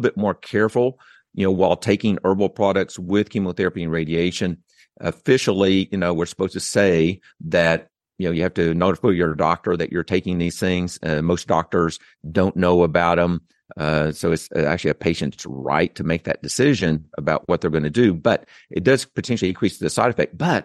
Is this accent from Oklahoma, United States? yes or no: yes; Oklahoma, United States; accent: Okie; So, but my Oaky accent, you know, I'm people correct me all the time.